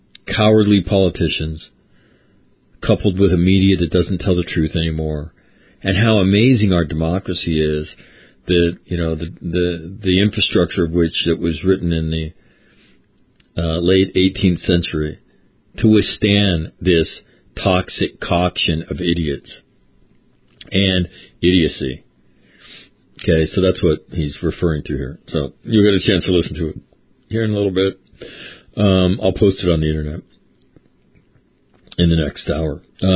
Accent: Sacramento, California, United States; Where I grew up in Sacramento, We had the San Diego Union in the morning, and we had the Sacramento Bee in the afternoon.

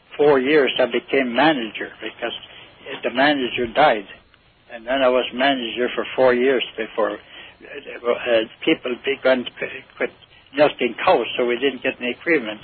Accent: Hatton, United States; Yes, I am. I grew up at, I was a small boy then, you know.

